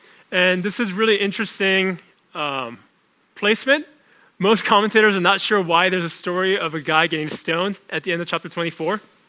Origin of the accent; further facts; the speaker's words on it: South Korea; I remember growing up in Korea when I was in grade school.